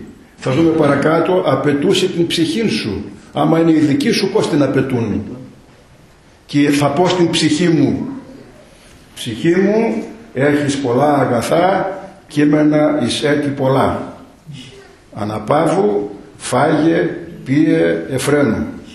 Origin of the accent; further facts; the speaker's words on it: Eastern Macedonia and Thrace, Greece; Ακόμη και στο χωριό που μεγάλωσα εγώ στη Θράκη